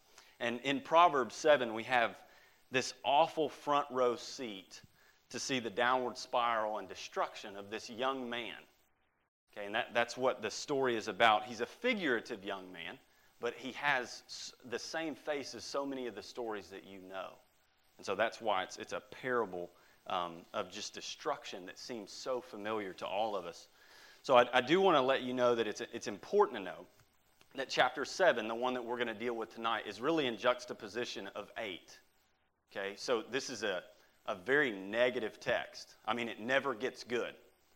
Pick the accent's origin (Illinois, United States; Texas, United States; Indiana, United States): Texas, United States; I'm from Texas originally